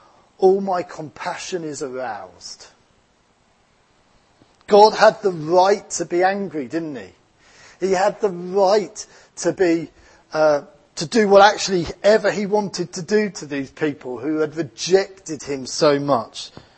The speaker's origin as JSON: {"language": "English", "region": "East of England", "country": "United Kingdom", "accent": "Essex English", "said": "So I'm going to pronounce it in my Essex English accent, okay?"}